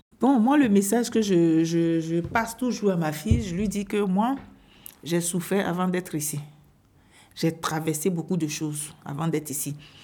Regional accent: Côte d’Ivoire; moved away as an adult; now in Briançon, France; Je suis née le 23-11-1982, je suis ivoirienne. Je suis arrivée en France depuis 5 mai 2017, à Paris et à Briançon depuis 11 décembre 2018.

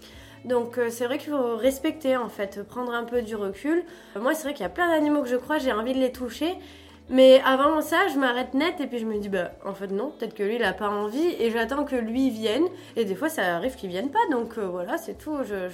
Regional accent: Bayonne, Nouvelle-Aquitaine, France; Tu vois, je suis née à Bayonne, donc j'ai été élevée avec le jambon de Bayonne, tu vois.

